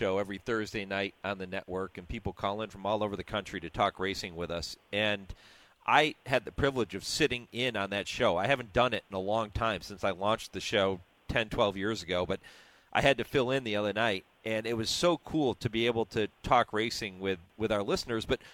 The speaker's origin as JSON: {"language": "English", "region": "New York", "country": "United States", "tie": "born or raised there", "also_born_or_lived": "Massachusetts", "said": "Yeah, I grew up trout fishing in the Northeast in New York and Massachusetts and that part of the country."}